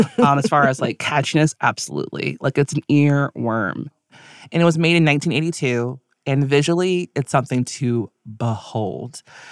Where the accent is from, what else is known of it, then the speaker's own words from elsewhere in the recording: Chicago, Illinois, United States; I am a producer from Chicago.